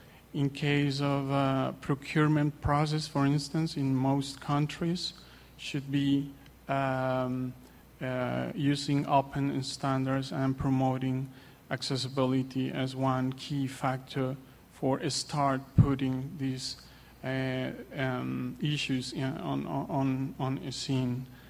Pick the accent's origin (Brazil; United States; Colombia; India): Colombia; English is a second language; I come from Colombia and also working for a non-for-profit organization.